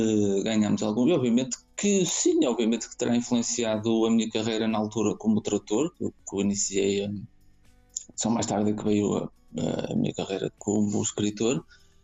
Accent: Portugal; eu uso obviamente mais português, porque sou português

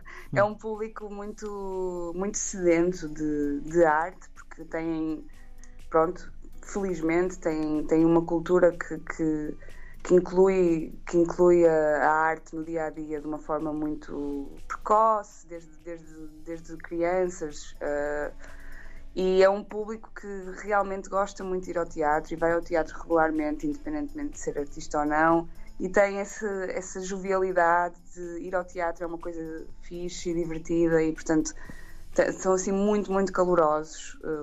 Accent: Guimarães, Braga, Portugal; eu sou de Guimarães

